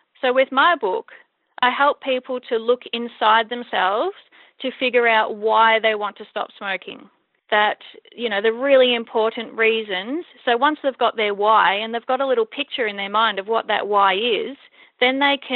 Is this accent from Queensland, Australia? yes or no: no; Victoria, Australia; I'm a mom from East Gippsland in Victoria, Australia.